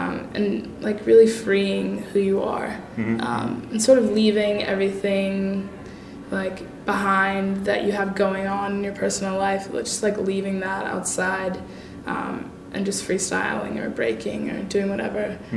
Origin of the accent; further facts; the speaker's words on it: Virginia, United States; I grew up in Northern Virginia.